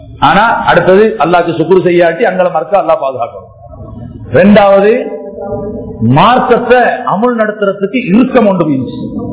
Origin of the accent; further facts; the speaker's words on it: Sri Lanka; born there; போன வருஷம் எங்களுக்கு நான் ஒரு இலங்கையன் சொல்றதுக்கு எனக்கு தைரியம் இல்லை, உங்களுக்கும் தைரியம் இல்லை. சொன்னாங்க நீங்க எல்லாம் வந்தா மறத்தான்னு சொன்னாங்க. ஏன் சொல்லுறா, நாங்க இங்க இல்லையா, என்னோட அப்பா வேறையா, பாப்பா வேறையா, நான் இங்க பிறந்தவன் அப்பா, என் பாஸ்போர்ட் இலங்கையில நீக்குது